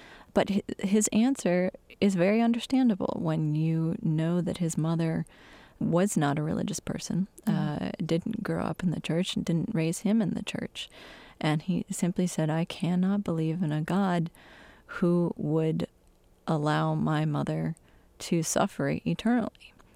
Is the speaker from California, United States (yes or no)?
no; Michigan, United States; from my home state in Michigan, the western half of the state is very much full of conservative religious denominations, particularly the Reformed Church.